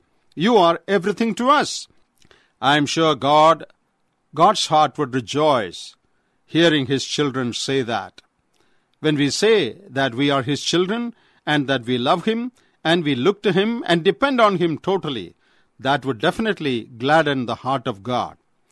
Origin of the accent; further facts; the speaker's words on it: Kerala, India; from Kerala, India.